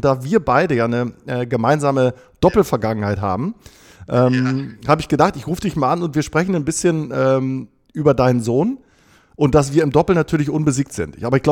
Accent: Bielefeld, North Rhine-Westphalia, Germany; born there; Wir sind beide in Bielefeld geboren.

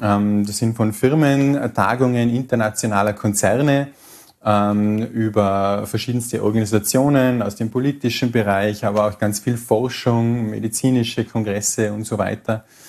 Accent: Tyrol, Austria; als Tiroler macht es mich stolz

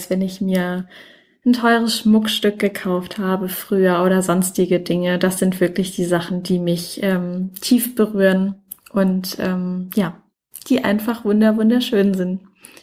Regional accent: Mannheim, Baden-Württemberg, Germany; Ich komme ja ursprünglich aus Mannheim.

